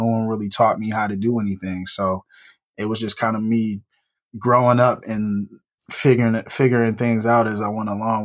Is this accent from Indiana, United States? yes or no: no; Detroit, Michigan, United States; also born or lived in Ypsilanti; I grew up in Detroit. I grew up in Ypsy because my family's from Detroit.